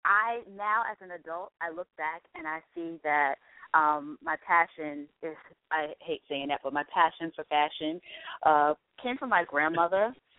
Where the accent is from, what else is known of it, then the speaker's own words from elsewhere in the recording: Mount Vernon, New York, United States; now in New Jersey, United States; Well, I came to New Jersey about 8 years ago. Like I said, I'm from Mount Vernon. I went to school in Virginia, and when I came back to New York to look for work, I started working in New York